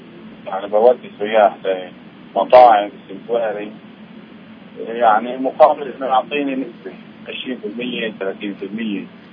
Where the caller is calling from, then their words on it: Jerusalem, Palestine; من القدس، أخوك من القدس.